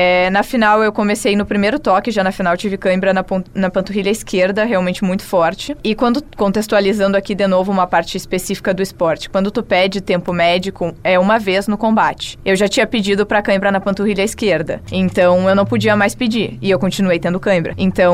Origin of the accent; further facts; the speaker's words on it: Porto Alegre, Rio Grande do Sul, Brazil; eu sou brasileira, eu tô acostumada com calor. Mal sabem eles que eu sou de Porto Alegre